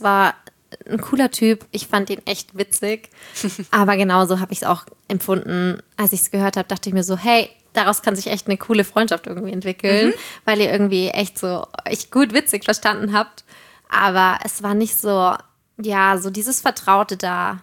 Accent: Bavaria, Germany; Aber ich komme ja auch aus Franken ursprünglich.

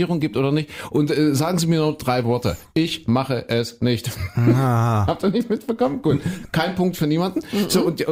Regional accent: Bitterfeld, Saxony-Anhalt, Germany; born there; Trifft man sich nicht in dieser Welt, dann trifft man sich in Bitterfeld. Ich komme ja aus der Ecke, gebürtig eigentlich.

